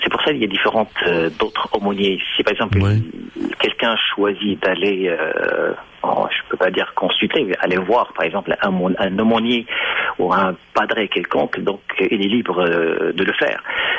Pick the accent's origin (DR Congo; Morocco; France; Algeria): Morocco; moved away; je suis né au sein d'une famille musulmane, une famille qui est très ouverte. J'ai jamais, jamais entendu, ou vu, jusqu'à que je quitte mon pays natal, qui est le Maroc, atterrir dans un autre pays.